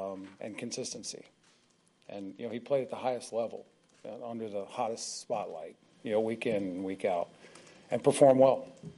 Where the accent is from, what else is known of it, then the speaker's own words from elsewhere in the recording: Florida, United States; now in Green Bay, United States; Yeah, this is my first year in Green Bay, too. I'm from Florida, so I'll let you know when I go through that.